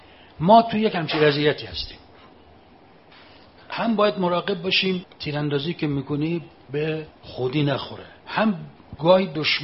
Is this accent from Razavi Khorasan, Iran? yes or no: yes; Mashhad, Razavi Khorasan, Iran; این خاکریز سمت راست ما بچه های تیپ جواد العمه علیه السلام بودن، مال شهر خودمون مشهد.